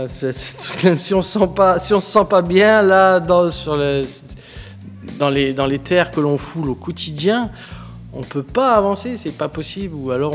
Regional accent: Brittany, France; Quand on est breton, on connaît que le Mont Saint-Michel.

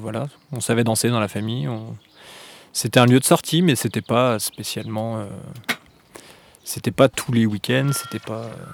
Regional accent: Pleumeur, Brittany, France; born there; Ouais, voilà, Pleumeur, Morbihan à côté de Lorient, ouais.

